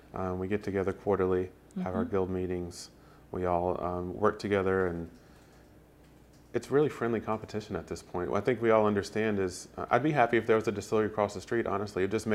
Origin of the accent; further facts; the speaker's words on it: Alabama, United States; now in Maryland, United States; Spent a year over in Korea and originally from Alabama. So I grew up in Alabama.